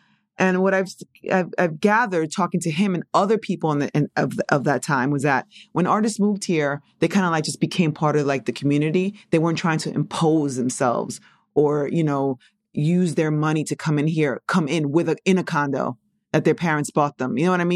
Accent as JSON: {"language": "English", "region": "New York", "country": "United States", "tie": "born or raised there", "said": "And I'm glad that my daughter doesn't feel the way I did growing up in New York."}